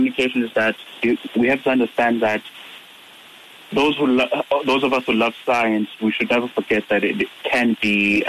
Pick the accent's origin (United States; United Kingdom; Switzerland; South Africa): South Africa; growing up in South Africa, you have that idea that things that are technological or scientific, they're not for us. They're not for us, black people.